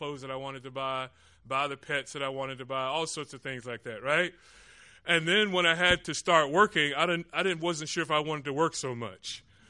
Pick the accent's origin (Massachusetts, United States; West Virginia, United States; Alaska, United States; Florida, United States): Florida, United States; Orlando; I grew up in Orlando, Florida.